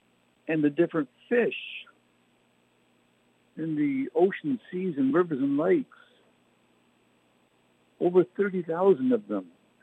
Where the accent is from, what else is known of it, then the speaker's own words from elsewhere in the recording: Canada; I did, as a boy growing up in Canada.